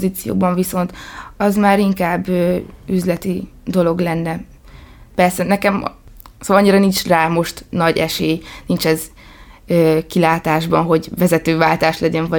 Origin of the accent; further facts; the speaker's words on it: Létavértes, Hajdú-Bihar, Hungary; Nem debreceni vagyok, albérletben lakom, de amúgy létavértesi vagyok.